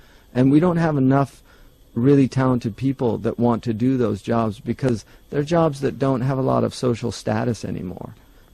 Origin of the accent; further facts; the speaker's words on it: United States; born there; I wasn't born in Iran or born, you know, I was born in America.